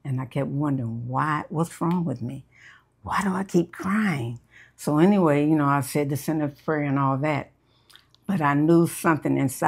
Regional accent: Chicago, Illinois, United States; That's where I was born and raised, wonderful childhood.

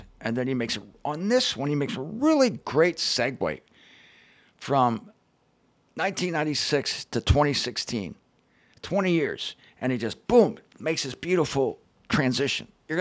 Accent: Canton, Ohio, United States; She's at Stark and Hartman headquarters in Canton, Ohio, my birthplace. I grew up in Canton, Ohio.

